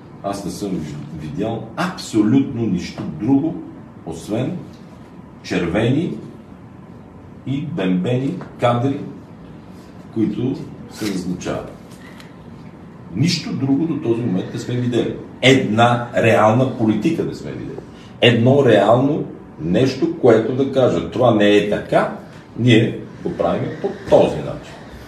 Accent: Western Bulgaria, Bulgaria; аз като Шоп, знаеш какво казал Шоп, най-обичам да мразя

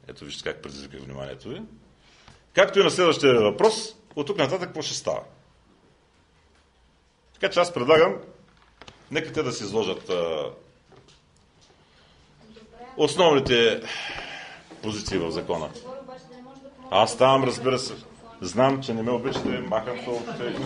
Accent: Anton, Sofia Province, Bulgaria; От село Антон.

